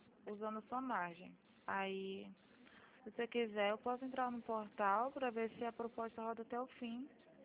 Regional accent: Campo Grande, Mato Grosso do Sul, Brazil; Campo Grande. Sou de Campo Grande.

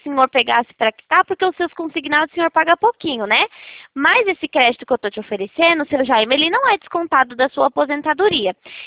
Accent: São Paulo, Brazil; eu sou de São Paulo.

